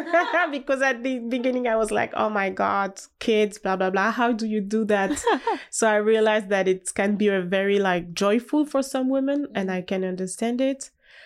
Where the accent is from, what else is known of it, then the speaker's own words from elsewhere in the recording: Auvergne-Rhône-Alpes, France; And so I'm from Haute-Savoie, so it's like in the mountain and stuff.